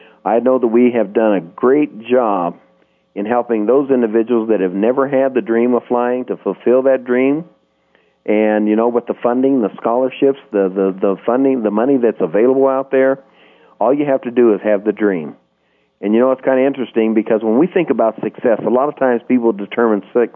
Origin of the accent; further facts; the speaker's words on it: Wyoming, United States; I know that as a young man growing up in Wyoming, I was told that I couldn't fly because I wore glasses.